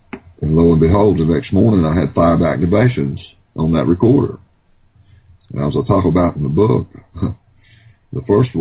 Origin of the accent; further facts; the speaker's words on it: the South, United States; you can tell by my voice, I'm from the South. I'm a country boy. I grew up hunting, grew up in the woods on a farm.